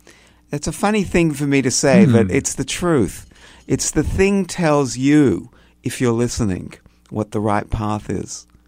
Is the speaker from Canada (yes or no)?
no; Australia; So I have to name and claim I'm Australian.